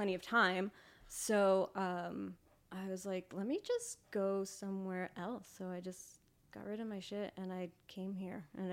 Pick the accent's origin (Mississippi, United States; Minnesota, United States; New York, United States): New York, United States; And, you know, I grew up in New York. I did the New York grind for a while